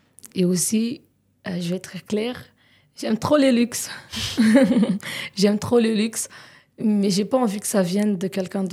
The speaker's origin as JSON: {"language": "French", "town": "Goma", "region": "North Kivu", "country": "DR Congo", "moved": "as an adult", "lives_now": "Kinshasa, DR Congo", "said": "Je suis venue de Goma, je suis arrivée à Kinshasa pour faire la fac de médecine."}